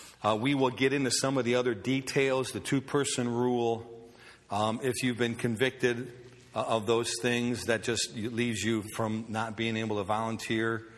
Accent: Chicago, Illinois, United States; I grew up in Chicago. The 60s, our rule was if I didn't come home at night, by the time it was dark, I didn't eat

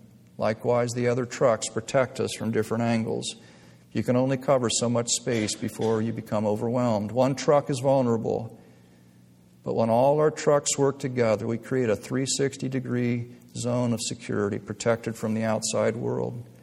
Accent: United States; Growing up in America, I feel that the majority of the biblical analogies concerning sheep and shepherds are lost on us.

